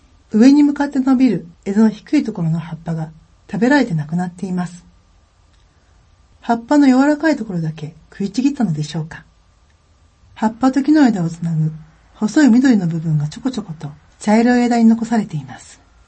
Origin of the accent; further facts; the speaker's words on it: Hyogo, Japan; 兵庫県で生まれ育った私には全く馴染みのない動物でしたが